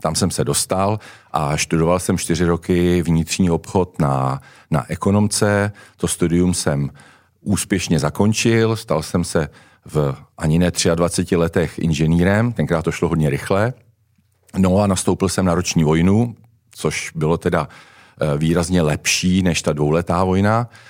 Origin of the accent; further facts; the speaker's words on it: Prague, Czechia; Jsem rodilej Pražák, hlásím se k tomu. Konkrétně jsem se narodil teda ve Vršovicích, a což teda je známá fotbalová čtvrť.